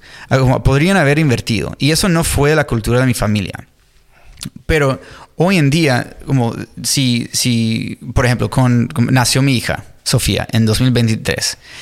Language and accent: Spanish; California, United States; yo vengo del sur de California, donde bienes raíces crecieron un montón en las últimas décadas